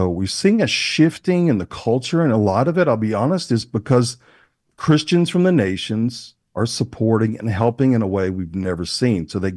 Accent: Alabama, United States; I said, look, I can still shoot. I can still shoot straight. I grew up in Alabama.

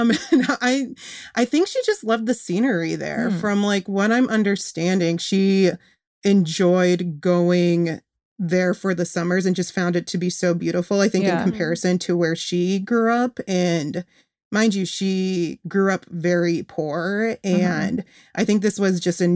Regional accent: Kalamazoo, Michigan, United States; I was born and raised in Michigan. If we need to pinpoint the town, Kalamazoo. And I grew up there and it was fine. It's on the west side of the state.

